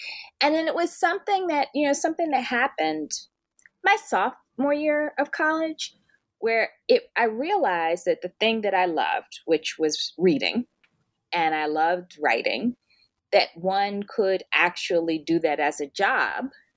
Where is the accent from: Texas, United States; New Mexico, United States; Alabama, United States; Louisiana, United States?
Alabama, United States; Birmingham; born there; So I was born in Birmingham, Alabama. My mother was too, and most of her siblings.